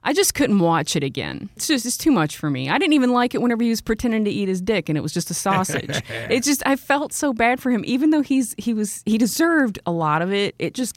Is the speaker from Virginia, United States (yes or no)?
no; Southfield, Michigan, United States; he's from my hometown. He's from Southfield, Michigan.